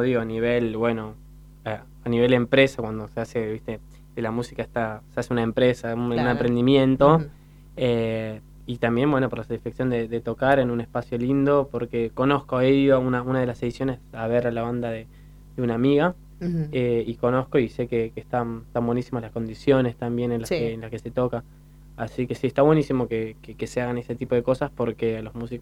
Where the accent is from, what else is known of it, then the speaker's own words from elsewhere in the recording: Lanús, Buenos Aires Province, Argentina; Yo soy de Lanús, pero la idea es salir un poco también de zona sur.